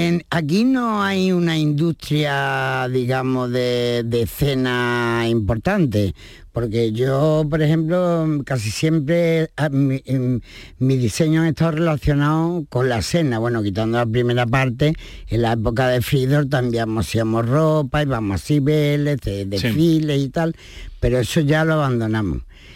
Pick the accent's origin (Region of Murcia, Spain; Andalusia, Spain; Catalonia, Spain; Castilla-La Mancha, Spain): Andalusia, Spain; Antequera; born there; yo nací en Antequera